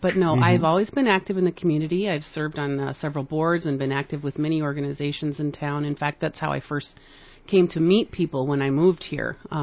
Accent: Nebraska, United States; Well, I grew up in Nebraska. I attended a large public high school and a small church that was active in refugee resettlement.

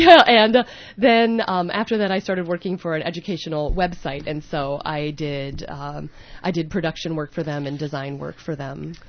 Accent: Omaha, Nebraska, United States; I grew up in Omaha, Nebraska.

